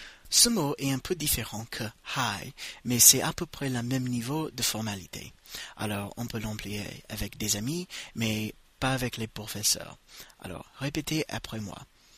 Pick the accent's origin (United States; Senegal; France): United States; first language English; French is a second language; Je suis américain, alors je parle anglais comme langue maternelle.